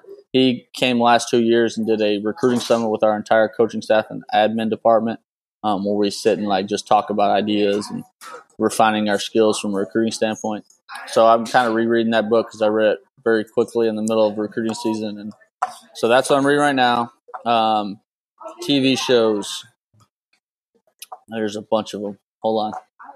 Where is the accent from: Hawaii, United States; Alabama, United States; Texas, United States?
Texas, United States; McAllen; I grew up in McAllen, Texas, which is on the border of Mexico.